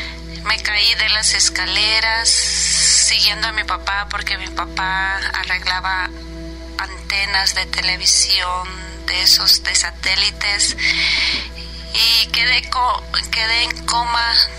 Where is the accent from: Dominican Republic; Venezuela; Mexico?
Mexico; Mexico City; Soy de la Ciudad de México.